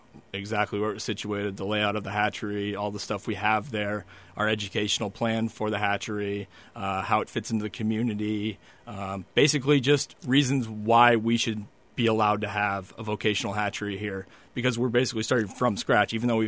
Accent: Indiana, United States; but I'm from Indiana, so I didn't really know anything about salmon.

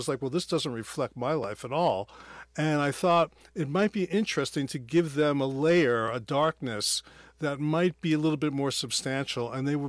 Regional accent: Brooklyn, New York, United States; Well, again, growing up in Brooklyn, I had to extricate myself from many tense situations.

